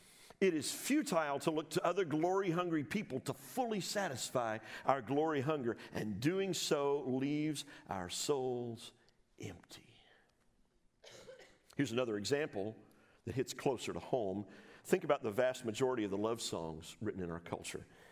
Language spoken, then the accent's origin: English; United States; As an American, I have enjoyed rights and certain freedoms that a huge number of people in other parts of the world don't even consider possible.